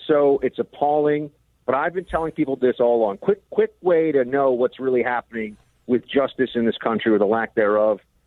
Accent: New York City, New York, United States; So I grew up here in New York City. I went to Catholic school.

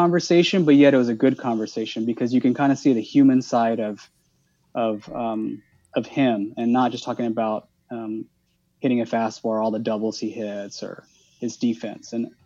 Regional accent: Los Angeles, California, United States; And I'm somebody that was born and raised in Los Angeles, grew up listening to Vince Scully, and grew up, with Tommy Lasorda, with, you know, all the great Dodger stars of the 80s and 90s.

